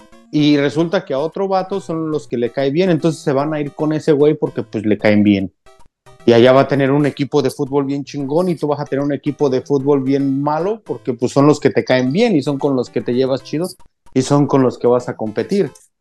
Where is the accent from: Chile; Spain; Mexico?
Mexico; esa mentalidad de nosotros como mexicanos